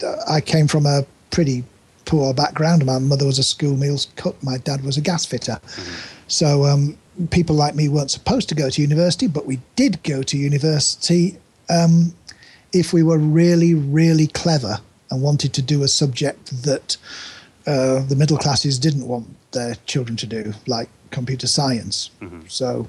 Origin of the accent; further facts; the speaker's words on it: Yorkshire and the Humber, United Kingdom; where I grew up in East Yorkshire